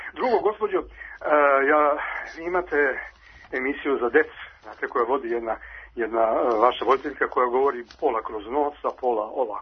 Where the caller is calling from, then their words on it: Belgrade, Serbia; Ja sam trenutno u Kovačici, ja sam Beograđanin.